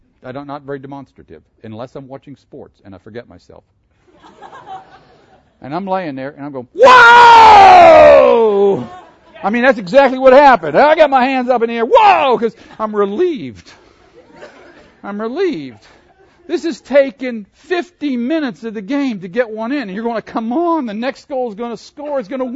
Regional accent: Pittsburgh, Pennsylvania, United States; Okay, I grew up in Pittsburgh, so I tend to be a Pittsburgh fan.

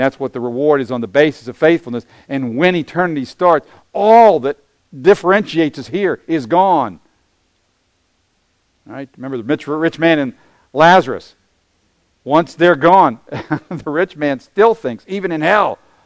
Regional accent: United States; because I am an American in the 21st century now, who has the opportunity to teach the Word of God, I have been given an enormous opportunity.

